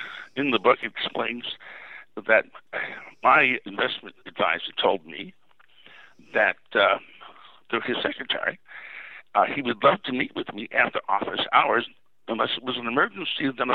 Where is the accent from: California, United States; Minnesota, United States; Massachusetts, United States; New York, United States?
New York, United States; I think those of us who were born and raised in New York have that in our DNA.